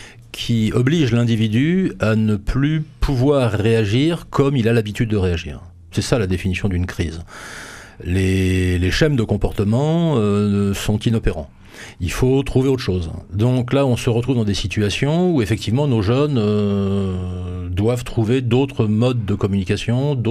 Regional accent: France; des jeunes qui, chez nous en France, sont dans la difficulté

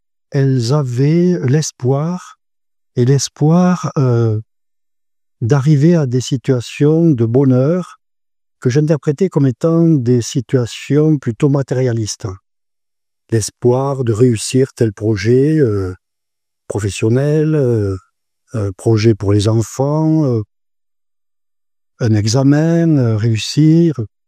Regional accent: Villemur-sur-Tarn, Occitanie, France; born there; je suis né à Villemur-sur-Tarn, j'ai 82 ans

